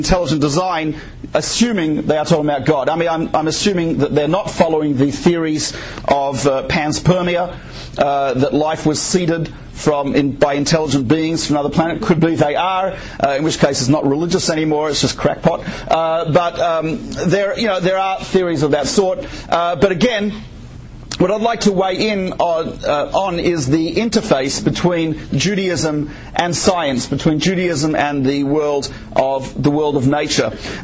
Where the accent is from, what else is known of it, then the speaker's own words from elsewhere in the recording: Australia; now in United States; I come from Australia, and there are no restrictions what you can teach in the public schools.